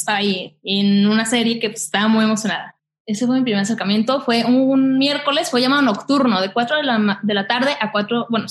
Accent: Torreón, Coahuila, Mexico; moved away as an adult; now in Mexico City, Mexico; Me salí de Torreón hace ya casi 10 años. En agosto cumplo 10 años que me vine a México. Me vine a estudiar.

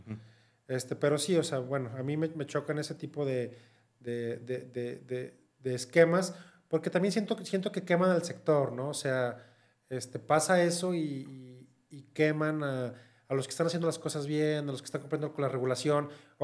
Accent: Guadalajara, Jalisco, Mexico; soy de Guadalajara, estudié en el Tec de Monterrey, de aquí de Campus Guadalajara.

